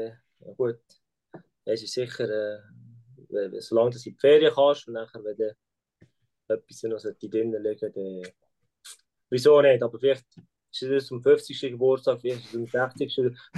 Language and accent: German; Switzerland; Ja, früher, aber weißt du, als Schweizer Spieler hast du die Maserati nur gesehen.